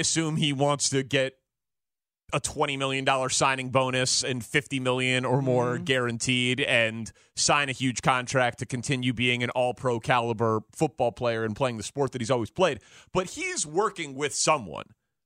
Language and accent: English; Georgia, United States; I'm a kid from Macon County, Georgia.